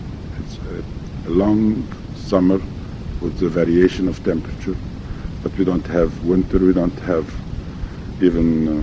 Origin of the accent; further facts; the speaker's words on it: Cairo, Cairo Governorate, Egypt; also born or lived in Switzerland; I was back home in Egypt when my father was transferred in Egypt in 1945, and since then I lived in Cairo.